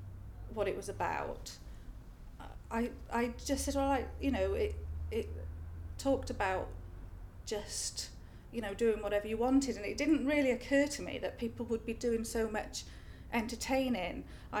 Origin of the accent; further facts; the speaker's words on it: Yorkshire and the Humber, United Kingdom; Where I was brought up in Yorkshire, there's a model village that was built for the workers in a factory